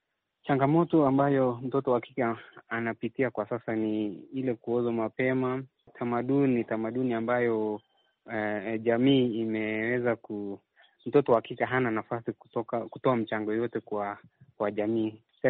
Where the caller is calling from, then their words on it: Eldama Ravine, Baringo County, Kenya; natoka sehemu ya Siloro, kaunti ya Baringo, jiji la Elda Maravin